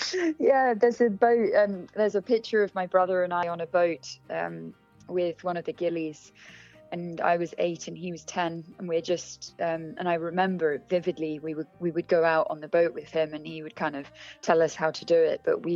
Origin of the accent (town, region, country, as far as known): South West England, United Kingdom; born or raised there; also born or lived in London / New Zealand